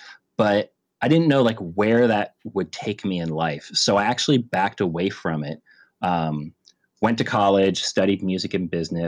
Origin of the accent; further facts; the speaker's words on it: New Jersey, United States; But I grew up in New Jersey and started taking karate in the early 80s, of course, being fed by Chuck Norris and Bruce Lee movies.